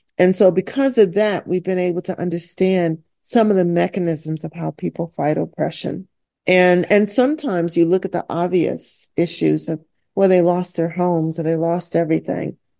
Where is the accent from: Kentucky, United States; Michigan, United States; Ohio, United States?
Michigan, United States; I'm not from Bethesda. I'm actually from Michigan.